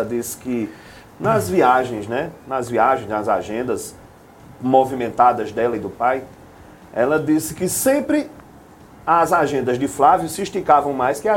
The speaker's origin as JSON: {"language": "Portuguese", "town": "Campina Grande", "region": "Paraíba", "country": "Brazil", "tie": "born or raised there", "said": "Eu sou filho de Campina Grande, eu sou natural de Campina Grande."}